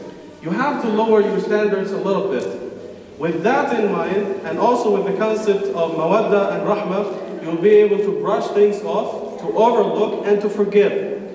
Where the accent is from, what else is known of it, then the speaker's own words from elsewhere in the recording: Egypt; هي نقطة بيقولوها عندنا في مصر